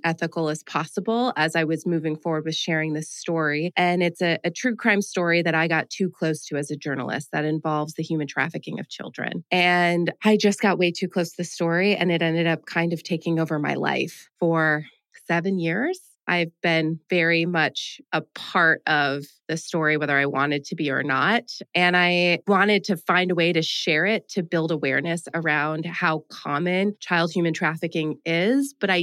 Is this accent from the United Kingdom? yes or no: no; New York, United States; moving to my hometown, which is a small town in upstate New York.